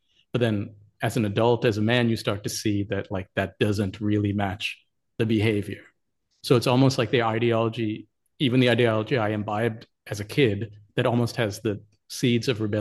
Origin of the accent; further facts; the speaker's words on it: United States; And I grew up in the 90s in America, right? Which was kind of like peak America.